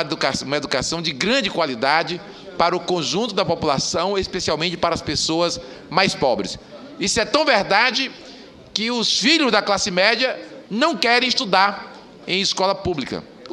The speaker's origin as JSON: {"language": "Portuguese", "town": "Fortaleza", "region": "Ceará", "country": "Brazil", "tie": "born there", "said": "Eu nasci em Fortaleza, embora..."}